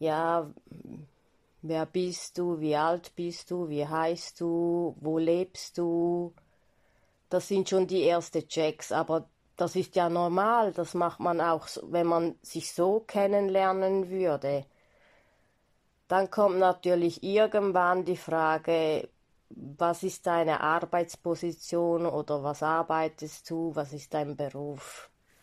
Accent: Switzerland; ich bin aus der Schweiz

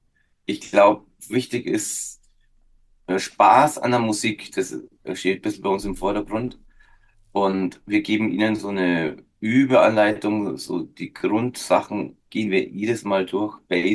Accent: Bavaria, Germany; ich sagen, weil ich bin aus der Oberpfalz.

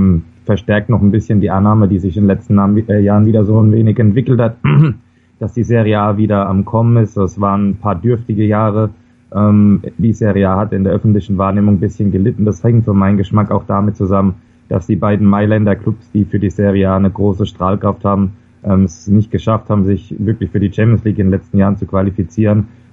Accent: Germany; Als Deutscher bin ich natürlich froh

